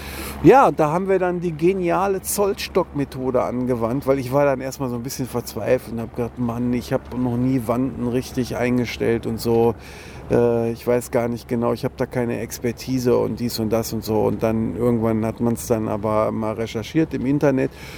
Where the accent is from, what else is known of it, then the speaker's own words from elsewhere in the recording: Berlin, Germany; Man ist ja als Berliner verwöhnt, ohne es zu merken.